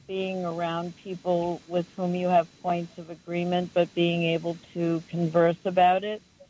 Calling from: Huntington, New York, United States; I'm calling from Long Island near Huntington

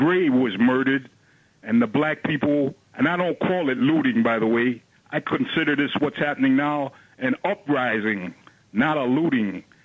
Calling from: Bronx, New York, United States; I'm calling from the Bronx.

